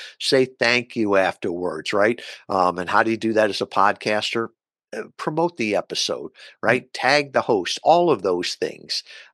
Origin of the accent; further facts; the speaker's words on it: Kalamazoo, Michigan, United States; They remembered that I was from Kalamazoo.